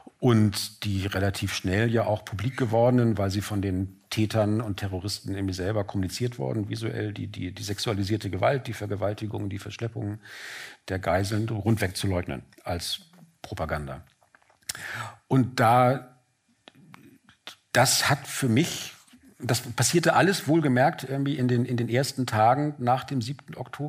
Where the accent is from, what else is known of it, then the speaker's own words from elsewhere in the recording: Berlin, Germany; für meine Heimatstadt Berlin sprechen darf